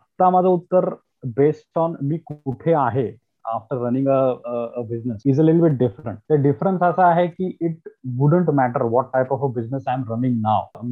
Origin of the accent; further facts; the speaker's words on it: Pimpri, Maharashtra, India; also born or lived in Pune; मी मूळ पुण्याचा आहे पण नंतर आम्ही बाबा जॉबसाठी वगैरे इथे पिंपरीला मूव्ह झालो. शाळा माझी पिंपरीमध्ये होती. मी टाटा मोटर्स विद्यानिकेतन स्कूल मध्ये माझं एज्युकेशन झालं कारण बाबा टेल्कोला कामाला होते. इथे 2003 मध्ये आलो.